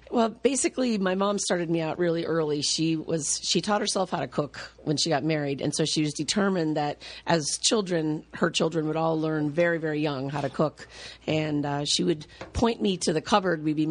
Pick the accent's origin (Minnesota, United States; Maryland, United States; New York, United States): New York, United States; now in California, United States; I grew up in the Finger Lakes in New York.